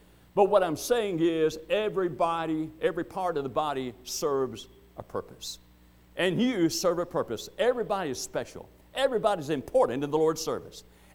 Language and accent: English; United States; I grew up on the Tennessee River. I've been on that river. I love to be on that river.